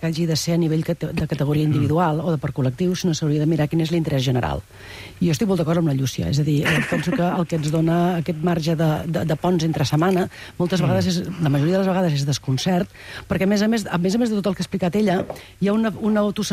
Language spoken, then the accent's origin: Catalan; Sabadell, Catalonia, Spain; Però jo sóc de Sabadell, per exemple